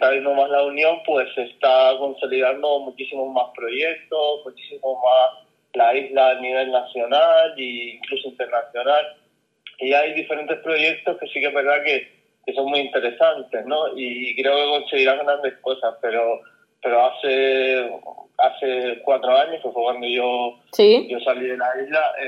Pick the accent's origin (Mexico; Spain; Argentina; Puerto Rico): Spain; Canary Islands; Fuerteventura para mí es mi tierra